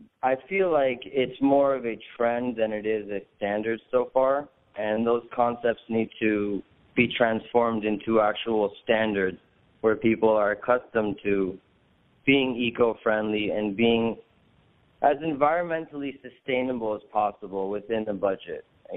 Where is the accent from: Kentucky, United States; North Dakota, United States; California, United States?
California, United States; Los Angeles; I grew up in the West Los Angeles, Hollywood area.